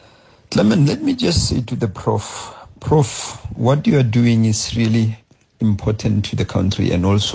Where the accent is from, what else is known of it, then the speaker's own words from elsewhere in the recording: South Africa; as a South African